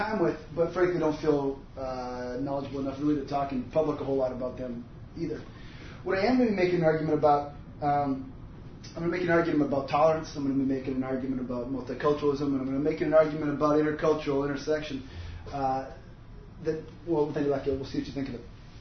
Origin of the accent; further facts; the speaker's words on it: Vancouver, British Columbia, Canada; I'm from Vancouver